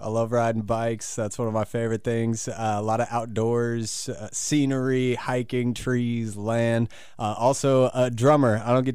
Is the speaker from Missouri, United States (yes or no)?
yes; Branson, Missouri, United States; born and raised in Branson, 12 years senior from graduate from Branson High School. Like, this is what I knew. These are the people that I knew. I know where everything is. I'm very comfortable and very at home here.